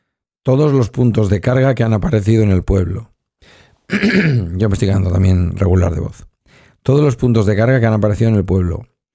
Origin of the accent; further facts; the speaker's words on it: Galdakao, Basque Country, Spain; hoy en Galdacao, en mi pueblo